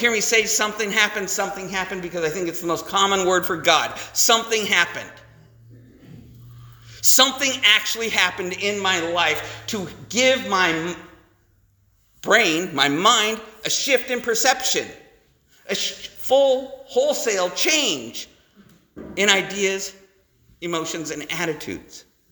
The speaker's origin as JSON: {"language": "English", "town": "Provo", "region": "Utah", "country": "United States", "tie": "born there", "said": "So, I was born in Provo, Utah. I come from Mormonism. We don't drink no matter what."}